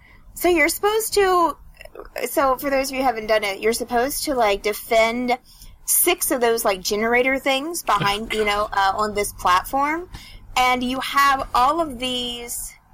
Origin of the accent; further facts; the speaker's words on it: West Virginia, United States; Sorry. That's my accent. Sorry. That's what happens when you live in West Virginia for your entire life.